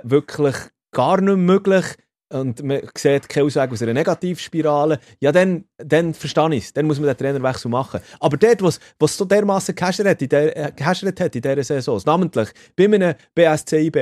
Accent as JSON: {"language": "German", "country": "Switzerland", "said": "bei uns in der Schweiz"}